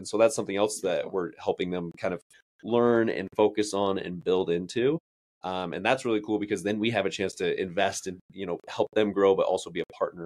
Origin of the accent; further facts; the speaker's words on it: Sandy, Utah, United States; Like I'm a born and raised Utah boy.